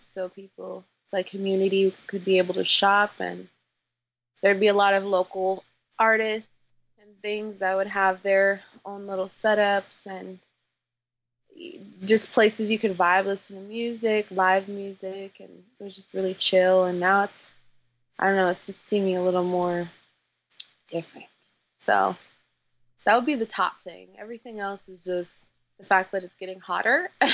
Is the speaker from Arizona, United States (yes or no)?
yes; Arizona, United States; also born or lived in Alaska; I'm not originally from here. I'm actually from Alaska. Or, you know, born right there. But when I came out here around 9 or 10, this was home for me, being in Arizona.